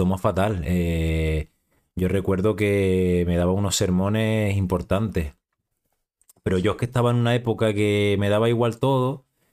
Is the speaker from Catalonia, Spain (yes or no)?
no; Adeje, Canary Islands, Spain; Bueno, pues yo soy de Adeje, nací en Fañabé, en un pueblito de Adeje, y fui al cole de ahí, un cole pequeñito, de pueblo